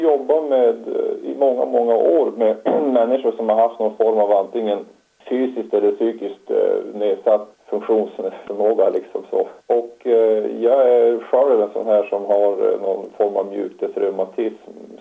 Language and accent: Swedish; Norsjö, Västerbotten County, Sweden; also born or lived in Malå / Skellefteå / Södertälje; now in Härnösand, Sweden; Jag är född i Västerbottens inland i en liten kommun som heter Malå och uppvuxen i en litet större kommun som heter Norsjö. Och sen så via Skellefteå och Södertälje så hamnade jag i Härnösand 2015.